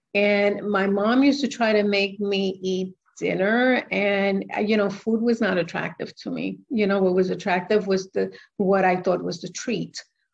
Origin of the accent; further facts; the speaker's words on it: New York City, New York, United States; Okay. So I come from New York City.